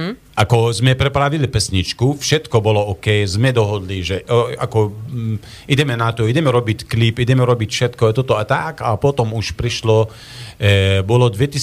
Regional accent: Košice, Košice Region, Slovakia; accent: eastern Slovak; lebo ja som Košičan, ako dlho som v Košice, tak pre mňa tej, možno aj tej jazyk, že už taký tej východňarský jazyk je stále taký, že veľmi podobá.

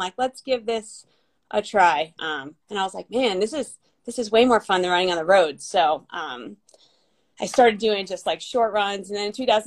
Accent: New Hampshire, United States; now in Reno, United States; And then after that, I moved out west. So I'm from New Hampshire.

